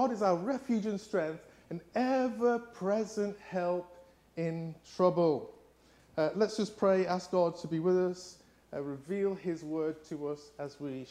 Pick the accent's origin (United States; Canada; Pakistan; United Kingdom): United Kingdom; England; accent: English; I hope you can understand my English accent.